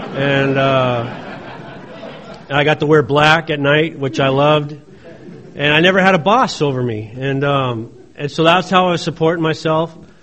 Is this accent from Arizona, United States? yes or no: no; Torrance, California, United States; And I grew up in the South Bay area, Torrance, Redondo Beach.